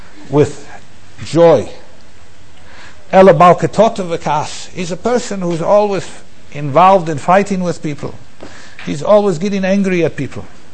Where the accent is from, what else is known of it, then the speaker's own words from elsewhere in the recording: Minneapolis, Minnesota, United States; I remember once in my hometown in Minneapolis